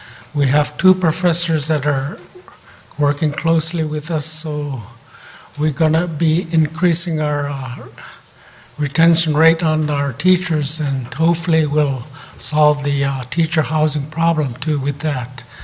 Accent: Chevak, Alaska, United States; from Chivac. I represent Kashinimi School District.

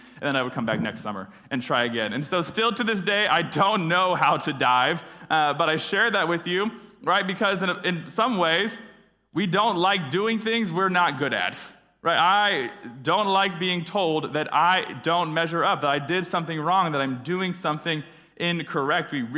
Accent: College Station, Texas, United States; A little bit about me. I grew up in College Station. I grew up going to Grace.

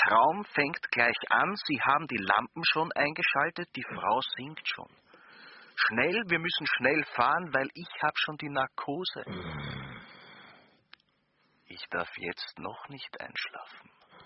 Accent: Vienna, Austria; Ich bin aus Wien, bin Student im 5. Semester Medizin.

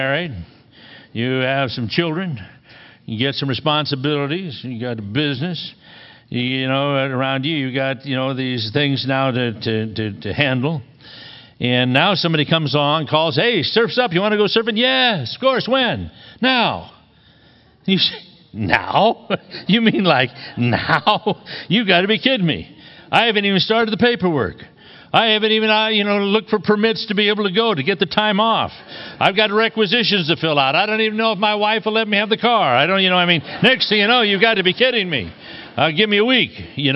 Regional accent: West Coast, United States; I grew up on the West Coast and we did a lot of surfing. I didn't live that far from the ocean.

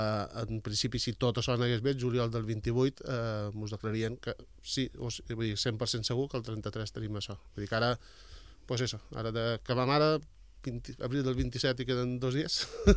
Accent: Menorca, Balearic Islands, Spain; aquí som tots menorquins els que participam

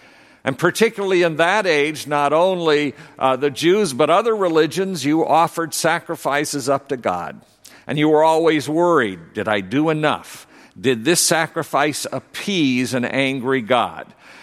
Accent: the South, United States; I remember growing up in the South and hearing preachers on the radio

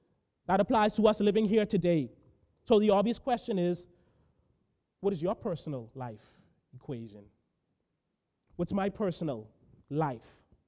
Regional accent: Bahamas; I'm originally from the Bahamas.

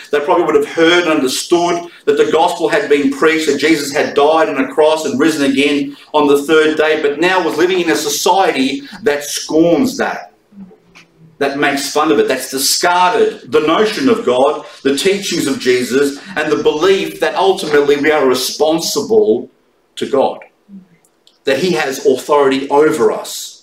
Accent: Australia; growing up in an Italian household, under a Catholic religion or whatever it was, growing up in Australia, have a particular worldview

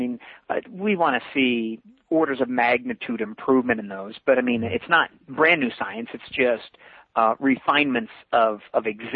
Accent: United States; as an American, I refuse to believe that.

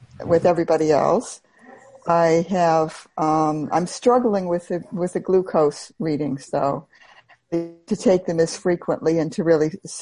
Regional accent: United States; moved away as an adult; now in United Kingdom; I live in the United Kingdom. I'm American, but I live in the UK.

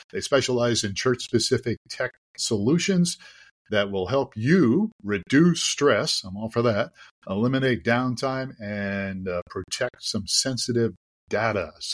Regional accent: Ohio, United States; moved away as an adult; now in Tucson, United States; I grew up in Ohio, played golf all the time, and then moved out here when I was 20 to Tucson, Arizona, right?

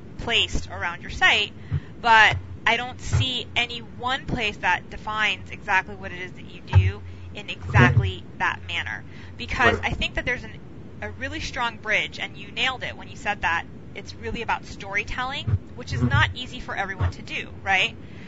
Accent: Miami, Florida, United States; I guess growing up in Miami, I've got that Spanish roll the R thing going.

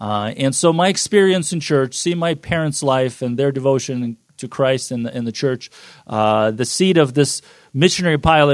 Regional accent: Fresno, California, United States; We both grew up in the church. It was Slavic churches, different cities. I grew up in Fresno, California.

